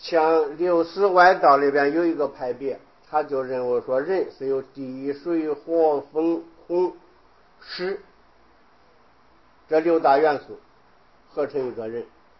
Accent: China; 因为印度人跟我们中国人不一样，我们中国人对于空间的看法，上下前后左右，名字叫做六合

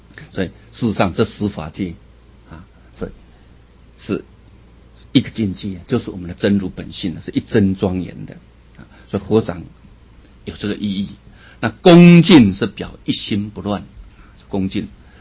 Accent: China; 因为我们中国人也有这个习惯啊

